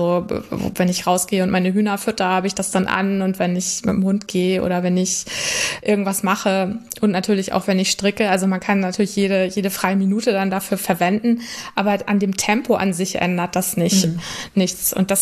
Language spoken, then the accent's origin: German; Northern Germany, Germany; Also ich komme aus Norddeutschland, also ich wohne im Kreis Segeberg